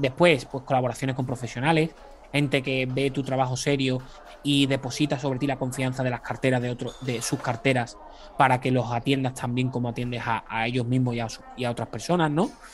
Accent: Seville, Andalusia, Spain; Yo soy de Sevilla.

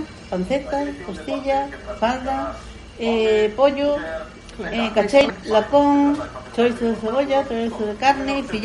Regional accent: Rodeiro, Galicia, Spain; Entón, como nós somos do Rodeiro

